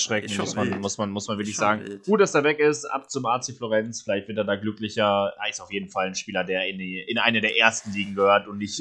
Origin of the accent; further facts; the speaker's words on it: Cologne, North Rhine-Westphalia, Germany; das Dorf, was ich jetzt gar nicht nennen will als Kölner, ehrlich gesagt.